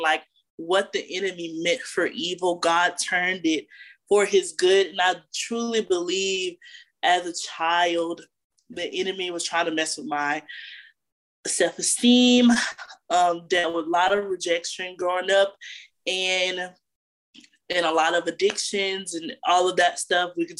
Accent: Memphis, Tennessee, United States; So, of course, you know … I grew up in Memphis, Tennessee. I come from like a family-oriented church.

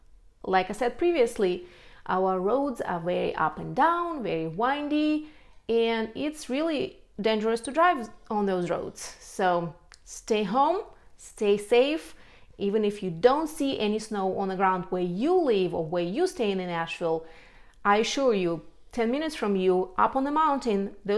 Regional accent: Siberia, Russia; And wintertime is usually super mild, for me at least. I'm from Siberia, but so let's move on.

